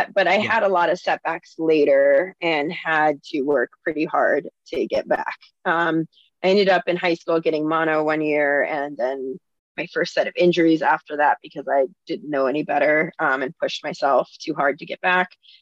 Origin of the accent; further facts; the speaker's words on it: New Jersey, United States; also born or lived in Texas; I grew up, I'm a weird mix. I grew up in New Jersey and Texas, and I feel like they canceled each other out in some ways.